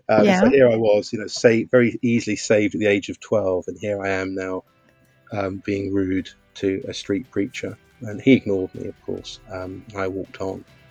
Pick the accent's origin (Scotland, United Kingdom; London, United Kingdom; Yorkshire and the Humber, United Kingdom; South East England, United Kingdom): South East England, United Kingdom; Chatham; I remember when I was in my hometown of Chatham